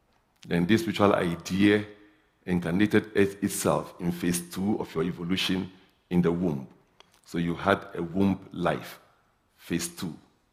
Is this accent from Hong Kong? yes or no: no; Ghana; I'm a universal citizen. I come from Africa, and nature is my teacher.